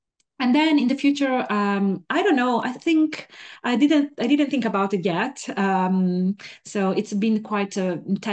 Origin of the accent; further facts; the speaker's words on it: northern Italy, Italy; English is a second language; moved away; So I was living in Italy in the north. I'm come from North Italy